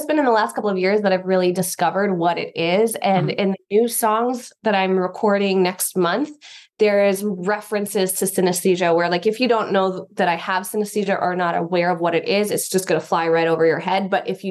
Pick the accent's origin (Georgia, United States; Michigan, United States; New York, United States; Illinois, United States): New York, United States; New York City; now in Los Angeles, United States; I came out LA from New York City with the intention of being an actress.